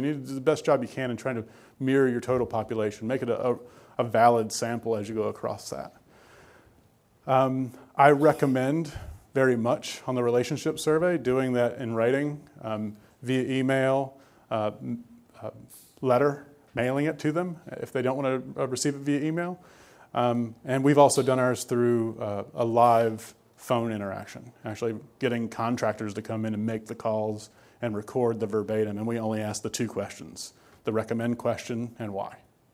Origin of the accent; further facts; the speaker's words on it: North Carolina, United States; I'm from Eastern North Carolina.